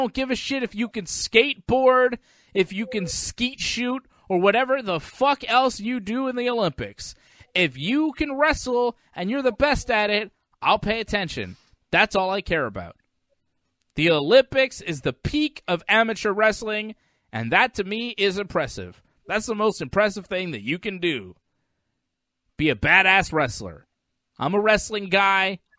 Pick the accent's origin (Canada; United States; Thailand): Canada; I'm Canadian, but I'm a combat sports guy over everything.